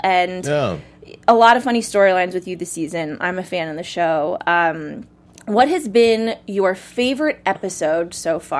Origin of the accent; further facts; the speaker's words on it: Cleveland, Ohio, United States; because I'm from Cleveland, Ohio originally, and when I go home, what's everyone watching?